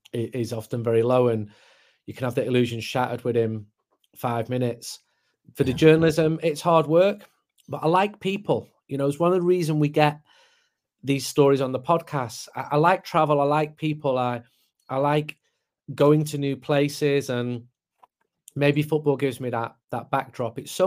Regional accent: Manchester, North West England, United Kingdom; I spend a lot of time away from Manchester, even though I'm from Manchester.

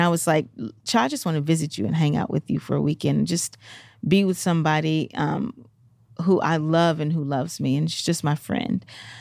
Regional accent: Memphis, Tennessee, United States; So EJ's from Chicago and I'm from Memphis.

